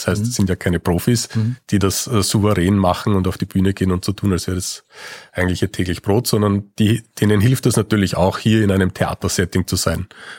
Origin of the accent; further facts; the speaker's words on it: Vienna, Austria; born there; ich bin ja gebürtiger Wiener und habe eben mit dem Bernhard familiäre Verbindungen hierher